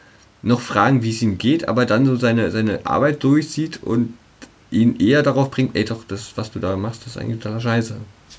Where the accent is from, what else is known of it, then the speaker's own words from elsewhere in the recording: Berlin, Germany; Also als Berliner